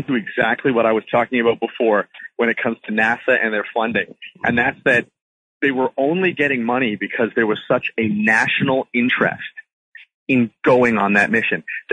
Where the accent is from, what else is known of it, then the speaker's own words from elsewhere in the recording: Canada; I shouldn't say we because I'm Canadian